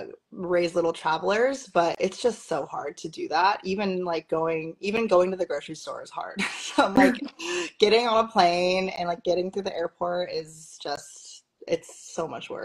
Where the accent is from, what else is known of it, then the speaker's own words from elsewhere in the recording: California, United States; So, but yeah, I grew up in California. I have a big Filipino family.